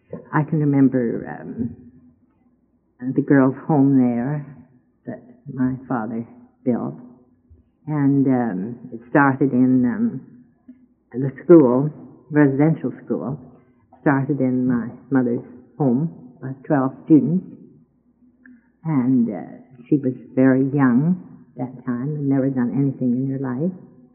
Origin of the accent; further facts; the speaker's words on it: Port Simpson, British Columbia, Canada; born there; And I wasn't born there, but I was born in Port Simpson because we had a mission hospital there.